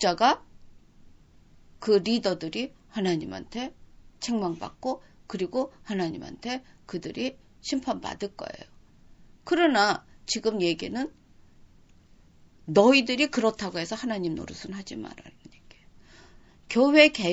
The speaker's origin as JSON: {"language": "Korean", "country": "South Korea", "also_born_or_lived": "Japan", "said": "제가 일본에서 살면서 제가 대한민국 사람의 대표요. 크리스찬의 대표로 쭉 살았다 그랬어요."}